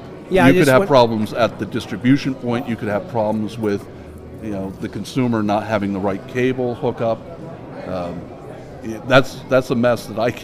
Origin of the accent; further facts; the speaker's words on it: Connecticut, United States; I'm from Connecticut, and the Connecticut Network is our state public affairs network